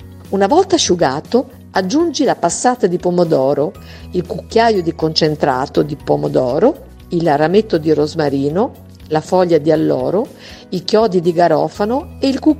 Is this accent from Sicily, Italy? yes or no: no; Bologna, Emilia-Romagna, Italy; Sono bolognese e quindi non può certo mancare un ragù pieno di sapore